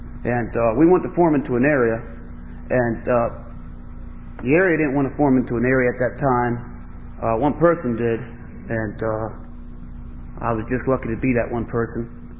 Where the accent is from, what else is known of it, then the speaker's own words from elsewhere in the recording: Allentown, Pennsylvania, United States; And I'm from Allentown. And, we had a lot of problems at one time with this tradition where I come from.